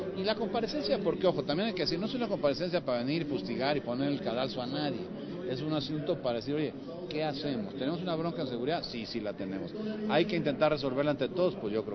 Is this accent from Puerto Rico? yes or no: no; Mexico; al final todos somos mexicanos y todos tenemos el riesgo de tener eventos en seguridad.